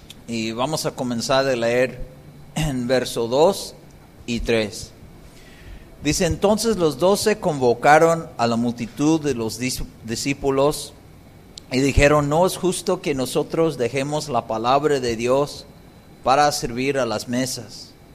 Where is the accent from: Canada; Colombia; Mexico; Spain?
Canada; Comencé a servir al Señor en Canadá, de donde soy, donde también conocí a Cristo, pero tengo varios años ministrando en países latinos